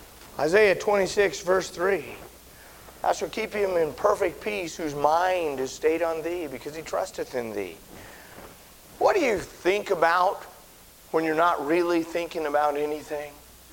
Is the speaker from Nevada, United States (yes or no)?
yes; Jackpot, Nevada, United States; I told you yesterday where I grew up in Jackpot, Nevada. It's right on the Idaho border. Our town was a mile high. We're up in the mountains.